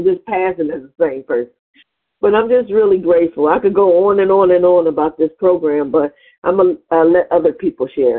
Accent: Cleveland, Ohio, United States; I'm a compulsive overeater. Really grateful to be here. I'm from Cleveland, Ohio.

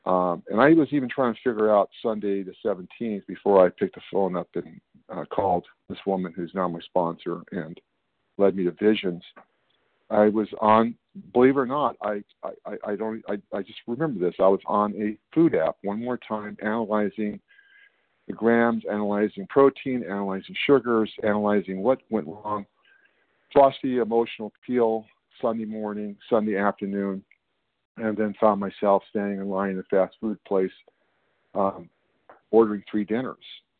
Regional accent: Sacramento, California, United States; Northern California, Sacramento, California.

